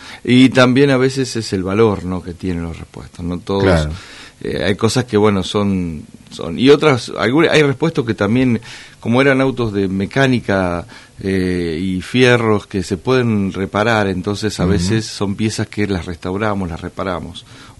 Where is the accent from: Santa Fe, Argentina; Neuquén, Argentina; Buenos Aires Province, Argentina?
Buenos Aires Province, Argentina; Bragado; born there; Yo nací en la ciudad de Bragado